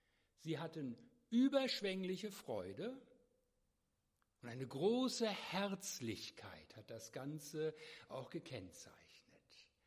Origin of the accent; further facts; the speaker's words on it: Northern Germany, Germany; ich komme noch aus Norddeutschland, das ist schon Ekstase